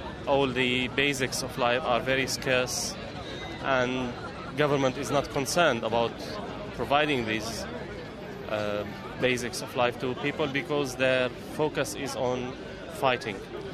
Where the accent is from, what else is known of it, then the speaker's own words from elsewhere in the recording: Damascus, Damascus Governorate, Syria; now in Cambridge, United Kingdom; I am from Damascus, Syria. I've been living in the UK for 11 years. I work as a translator in Cambridge. And my family are currently in Syria, in Damascus, in one of the safe areas.